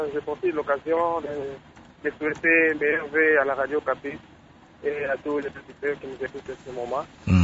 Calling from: Kalemie, Tanganyika, DR Congo; Ici, chez nous, à Kalemi, nous voyons la gestion des immondices tellement difficile.

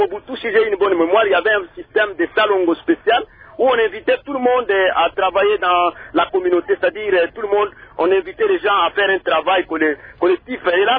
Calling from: Dilolo, Lualaba, DR Congo; nous avons constaté qu'ici, chez nous, à Dilolo aussi, c'est le même cas

